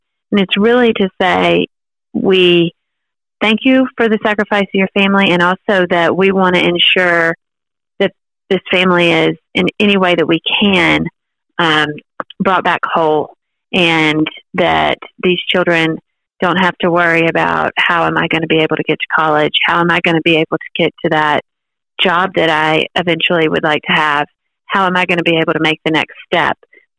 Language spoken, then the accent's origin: English; Mississippi, United States; Yeah, so I grew up in Mississippi, not far from you, in Athens, Alabama. So I grew up in Mississippi and graduated from Mississippi State University.